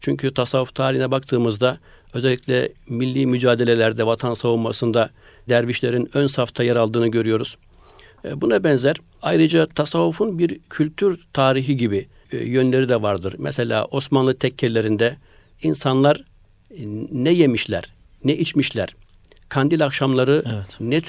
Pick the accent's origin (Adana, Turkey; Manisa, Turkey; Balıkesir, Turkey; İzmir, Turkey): Balıkesir, Turkey; Bandırma; born there; now in Istanbul, Turkey; 1971 Bandırma doğumluyum. 1993'te Marmara Üniversitesi İlahiyat Fakültesini bitirdim.